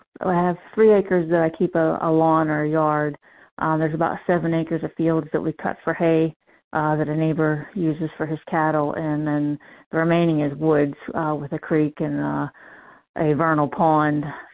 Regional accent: Gibsonia, Pennsylvania, United States; Born and raised in Gibsonia, Pennsylvania, and literally lived 300 yards from the house that I grew up in. So my roots run deep.

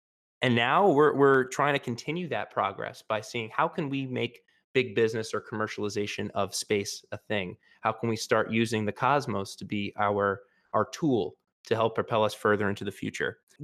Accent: New York, United States; so I wanted to take a moment of solace here as a New Yorker

